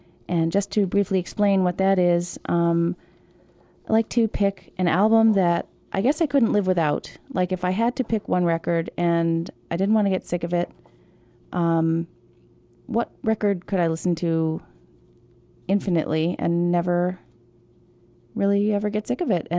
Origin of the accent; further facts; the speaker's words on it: Cleveland, Ohio, United States; because I'm from Cleveland originally, and I like to feature Cleveland artists.